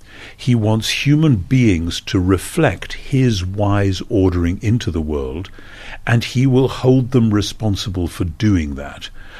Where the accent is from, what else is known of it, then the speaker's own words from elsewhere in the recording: United Kingdom; So I, as a Brit, can't really get involved